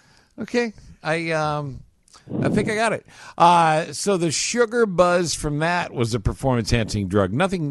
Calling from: United States; Yes, we're calling from America.

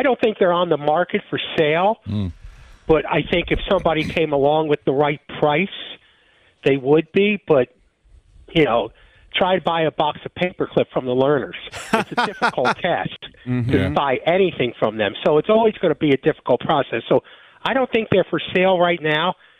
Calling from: Miramar Beach, Florida, United States; I'm calling you from the Lavero Southern Compound, the Winter Compound here in Miramar Beach, Florida, home of Jack Del Rio.

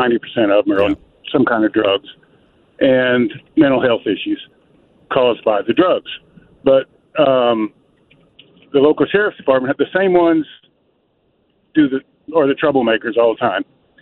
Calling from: Perryville, Missouri, United States; I'm calling from Perryville, South St. Louis, about 80 miles.

